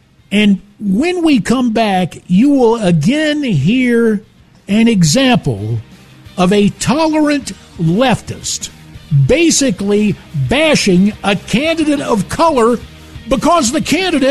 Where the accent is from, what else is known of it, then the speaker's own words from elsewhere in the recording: Arizona, United States; Slamming my home state of Arizona